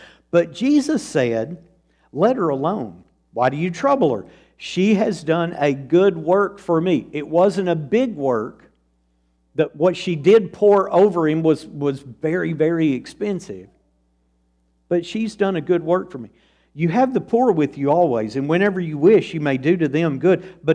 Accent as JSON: {"language": "English", "town": "Woodbury", "region": "Tennessee", "country": "United States", "said": "And both of those individuals were Tennessee lawmakers, and both of them came from the area that I'm from Woodbury."}